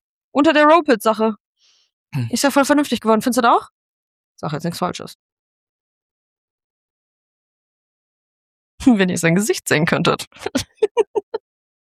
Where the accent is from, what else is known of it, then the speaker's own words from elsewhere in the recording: North Rhine-Westphalia, Germany; Oh, ich komme ja ursprünglich aus dem Ruhrgebiet.